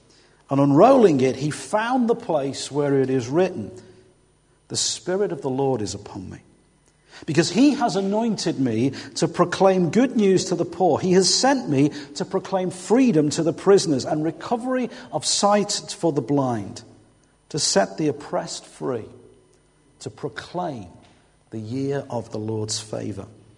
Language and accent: English; England, United Kingdom; now in Wales; sometimes as an Englishman, I find myself having to defend North Wales against South Wales as much as anybody.